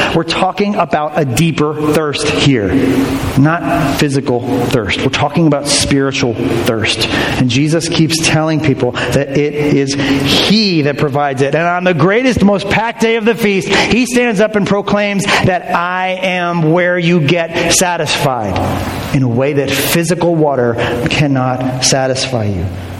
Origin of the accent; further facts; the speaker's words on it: United States; I'm an American. Nobody tells me how to run my life, right?